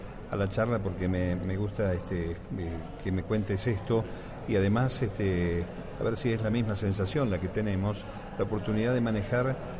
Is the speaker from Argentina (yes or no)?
yes; Argentina; me han puesto aquí a conducir un programa en territorio español, siendo argentino